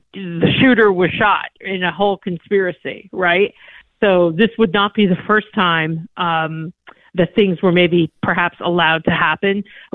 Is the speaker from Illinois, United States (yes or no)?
no; New Jersey, United States; Gold Bar Bob from my home state of New Jersey